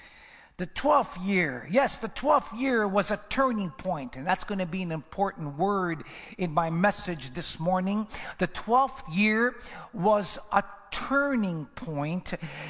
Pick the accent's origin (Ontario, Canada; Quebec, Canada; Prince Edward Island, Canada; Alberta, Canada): Quebec, Canada; Montreal; when I was younger, I was born and raised in Montreal.